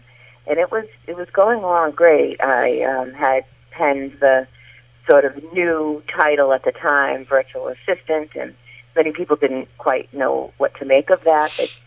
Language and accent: English; Massachusetts, United States; I am a lifelong Massachusetts North Shore resident, so I'm sure my accent will come through a nice way today.